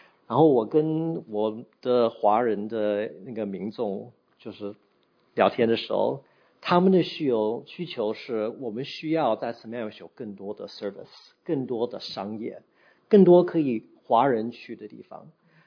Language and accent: Chinese; Sammamish, Washington, United States; 我的背景跟你们有点不一样，我是小的时候4岁来美国的，所以我的中文和英文有的时候说话的时候会混在一起，所以先抱歉一下。我特别在我的背景当中，我是 Sammamish 长大的